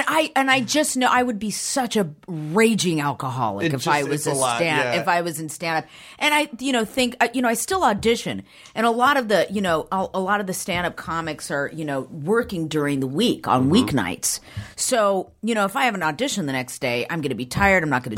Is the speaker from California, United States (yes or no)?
yes; Downey, California, United States; I was born and raised in Downey, man.